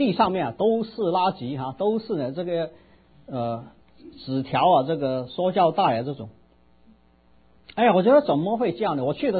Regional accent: China; 我觉得我们中国人对这点这种神自己的设计完全没有了解的

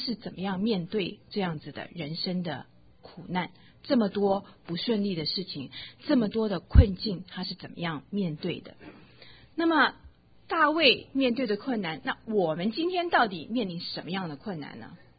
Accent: China; 我们中国人说什么？

